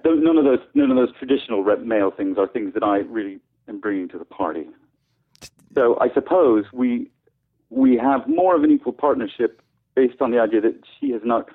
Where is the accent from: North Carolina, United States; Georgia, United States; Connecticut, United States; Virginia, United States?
Connecticut, United States; Norwalk; Yeah, well, I've been here 25 years, but I'm from Norwalk.